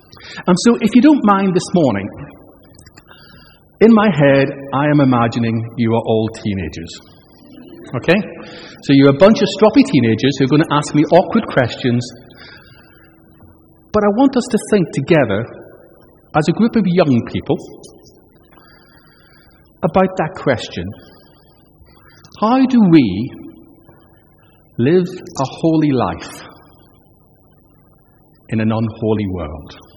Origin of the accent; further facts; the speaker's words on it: Northern Ireland, United Kingdom; Actually, when I grew up in Northern Ireland, you know, in the midst of all the trouble